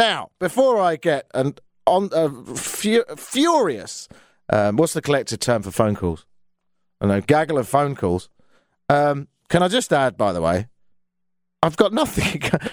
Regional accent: Brighton, South East England, United Kingdom; Anyway, I'm from the UK. I grew up in Brighton, which is a seaside town on the south coast.

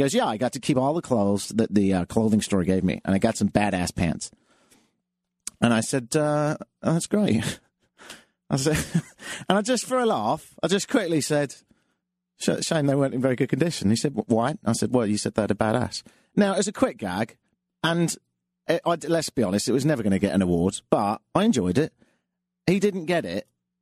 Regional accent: London, United Kingdom; moved away as an adult; now in Canada; I am from London. I've been living in Canada for 7 years, of which I spent 6 years in Ottawa.

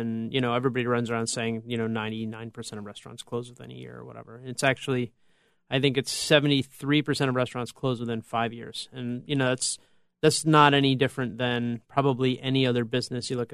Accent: United States; You know, I'm from the States

